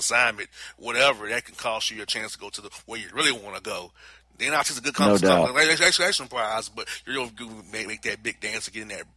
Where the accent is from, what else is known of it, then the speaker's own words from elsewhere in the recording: Florida, United States; now in Georgia, United States; I went to school in Tennessee. I'm originally from Florida because I want to leave home